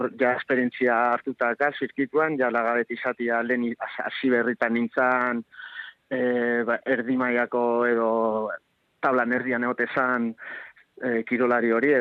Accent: Basque Country, Spain; nahi izan dugu euskeraz egin, zegu euskalduna gara, eta orduan, mantentzeko gure nundi gatozen

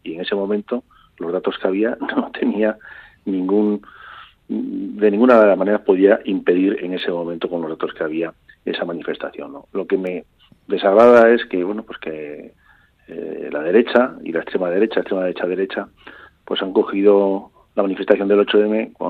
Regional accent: Navarre, Spain; A mí como navarro no me incomoda.

